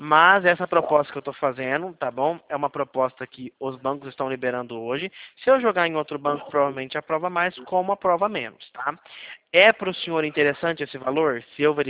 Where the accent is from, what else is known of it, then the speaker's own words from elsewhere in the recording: Mogi Guaçu, São Paulo, Brazil; Eu sou da cidade de Mogi Guaçu.